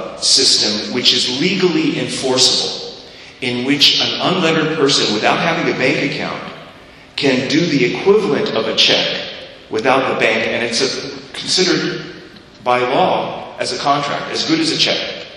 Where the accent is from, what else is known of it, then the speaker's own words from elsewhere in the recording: Egypt; I'm from Egypt originally.